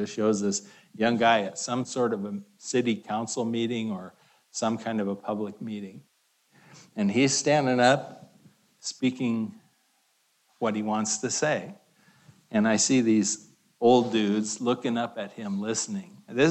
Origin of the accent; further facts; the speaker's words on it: Seattle, Washington, United States; so I grew up in West Seattle